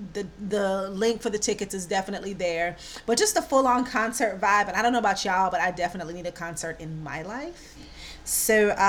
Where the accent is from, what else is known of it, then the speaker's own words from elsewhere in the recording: Jamaica; I know y'all already know I'm Jamaican